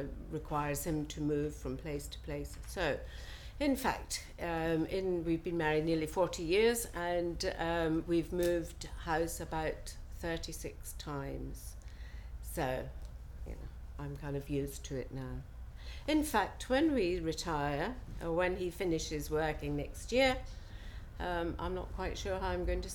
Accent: Scotland, United Kingdom; I'm 62 years old. I'm Scottish, but I live partly in Northern Ireland, a bit in Southern Ireland, and also sometimes in Hampshire.

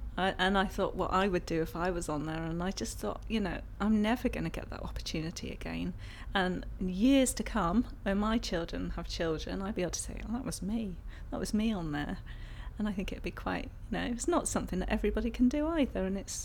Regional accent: West Midlands, United Kingdom; I'm 36 and I'm from Shropshire.

